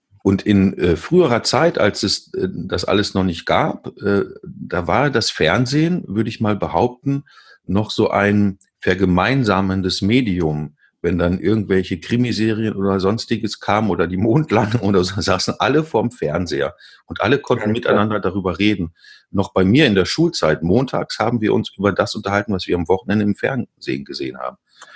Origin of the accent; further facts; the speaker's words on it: Bielefeld, North Rhine-Westphalia, Germany; Ich komme ja aus Bielefeld.